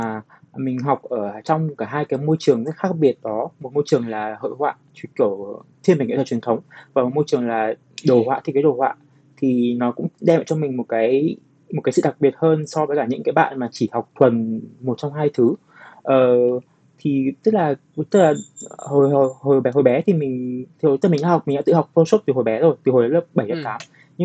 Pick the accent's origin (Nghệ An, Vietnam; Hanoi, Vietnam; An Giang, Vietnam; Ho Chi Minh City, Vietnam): Hanoi, Vietnam; mình 28 tuổi. Mình sinh ra và lớn lên Hà Nội và hiện tại mình đang là họa sĩ, cũng làm việc ở Hà Nội luôn.